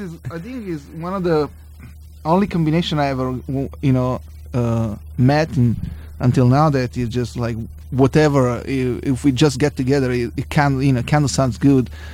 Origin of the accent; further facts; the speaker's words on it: Italy; from Italy too, and I play drums.